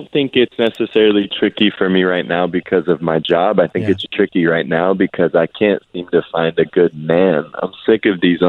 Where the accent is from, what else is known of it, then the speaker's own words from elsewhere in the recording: Oklahoma, United States; Yeah, I'm from Oklahoma, so usually I just have a case of Jack Daniels with me at all times.